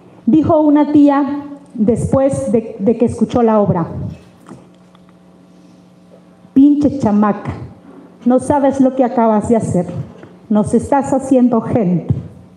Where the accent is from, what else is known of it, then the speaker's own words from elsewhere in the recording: El Coyul, Oaxaca, Mexico; se celebra en mi pueblo El Coyul.